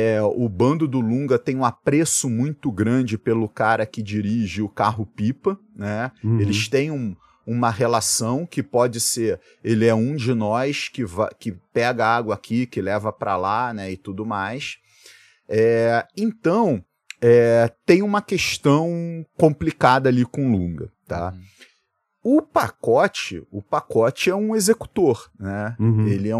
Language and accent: Portuguese; Brazil; Pô, eu sou brasileiro.